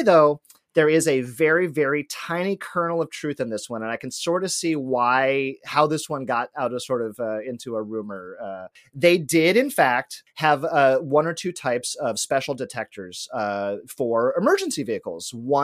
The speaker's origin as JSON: {"language": "English", "region": "California", "country": "United States", "tie": "born or raised there", "also_born_or_lived": "Los Angeles / New York City", "said": "I've lived in Los Angeles, learned to drive in Los Angeles, and I've also lived in New York City. So growing up in California"}